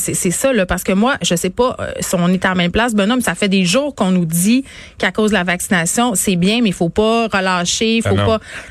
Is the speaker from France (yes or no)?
no; Quebec, Canada; accent: Saguenay; Tu me reproches encore d'avoir mon accent saguenéen.